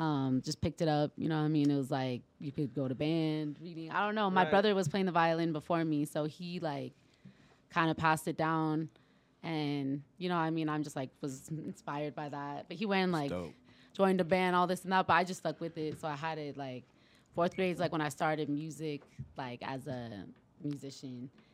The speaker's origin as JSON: {"language": "English", "town": "Cheyenne", "region": "Wyoming", "country": "United States", "tie": "born or raised there", "lives_now": "Denver, United States", "said": "But, I mean, I'm Sudanese, so my parents came from Sudan. And then I grew up in Cheyenne, which is funny. And then now I'm in Denver."}